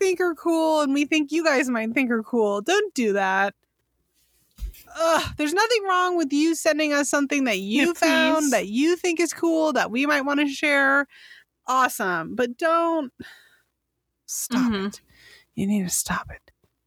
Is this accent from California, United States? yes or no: yes; California, United States; I'm from California where the air is dry. We do not have this problem.